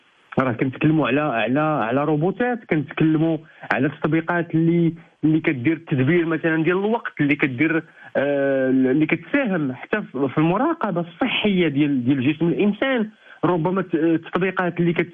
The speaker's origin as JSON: {"language": "Arabic", "country": "Morocco", "said": "حنا هما اللي نضار، حنا المغاربه خصنا حنا نساهموا في هذه المساله هذه."}